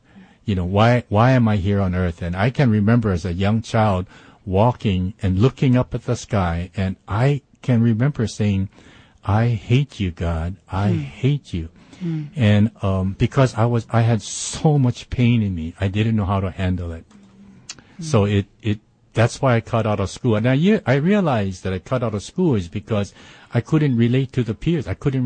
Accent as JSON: {"language": "English", "town": "Honolulu", "region": "Hawaii", "country": "United States", "tie": "born or raised there", "said": "I grew up in Makiki, and that's right in the heart of Honolulu. And, you know, this, I was born in 1947."}